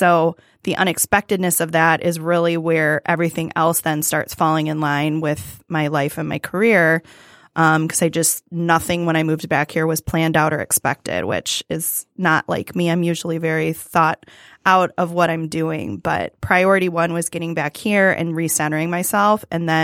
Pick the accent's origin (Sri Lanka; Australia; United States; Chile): United States; Northville, Michigan; also born or lived in Chicago; So a little bit about me in general is I'm originally from Northville, so I'm a Michigander. I moved to Chicago for 10 years and moved back here about 6 years ago to Detroit.